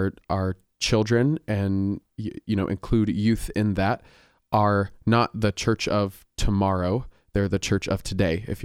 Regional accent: Kansas, United States; I grew up in the Midwest. I grew up in a small town in Kansas

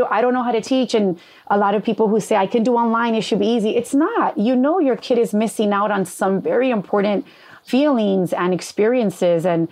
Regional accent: Los Angeles, California, United States; So, you know, I grew up in East LA and, you know, I was in high school, very into fitness.

